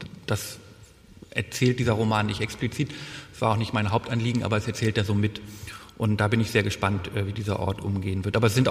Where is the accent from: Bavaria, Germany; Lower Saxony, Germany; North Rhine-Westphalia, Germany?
Lower Saxony, Germany; Worpswede; mit dem sich Worpswede, meine Heimat, immer nach wie vor sehr schwer tut